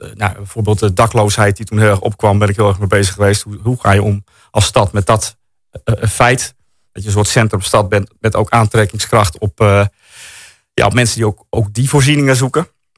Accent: Woudsend, Friesland, Netherlands; first language Frisian; Dutch is a second language; also born or lived in Delft / Noordoostpolder; Maar ik ben geboren in Delft, want mijn vader heeft op latere leeftijd gestudeerd in Delft. En op jonge leeftijd, nou, via de Noordoostpolder zijn we weer teruggekomen in Friesland vanaf... een jaar of 8 ben ik opgegroeid in Woudsens.

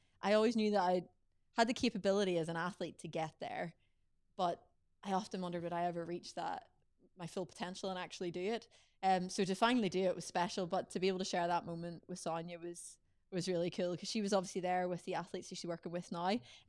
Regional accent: Northern Ireland, United Kingdom; like represent my hometown, representing the North, because I'm from the North of Ireland too

